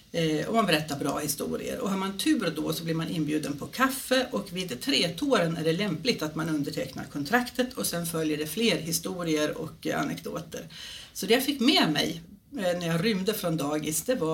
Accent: Gotland, Sweden; jag är född och uppvuxen på Gotland. Så jag har sett ön med ett barns ögon

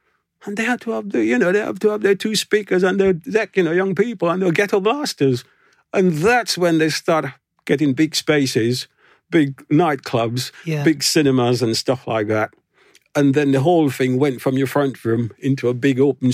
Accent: Grenada; born there; I mean, when I was in the West Indies, because I was born in Grenada, I wasn't born in Jamaica, so it was more carnival.

